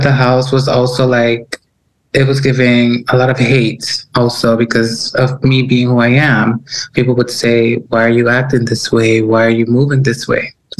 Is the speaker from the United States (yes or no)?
no; Dominican Republic; also born or lived in Curacao; You know how it is. And I was in a household of Catholic with my mom. She's Dominican, so I'm Dominican. My dad is from Curacao.